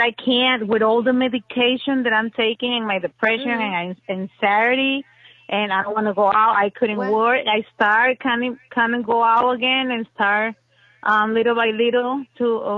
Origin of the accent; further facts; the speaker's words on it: Ecuador; now in Florida, United States; I'm from Ecuador, actually.